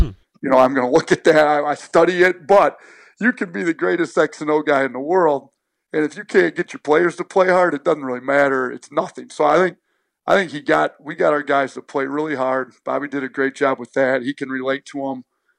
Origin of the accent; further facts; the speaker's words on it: Wisconsin, United States; Yeah, I think you hit it head on. I grew up in Wisconsin, so